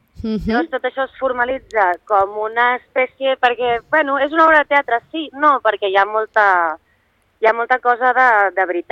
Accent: Arenys de Mar, Catalonia, Spain; jo soc d'Arenys de Mar, també d'un poble

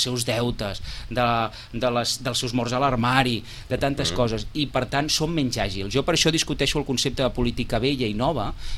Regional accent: Barcelona, Catalonia, Spain; jo soc del Poble Nou i vaig viure fins fa no gaire a Barcelona

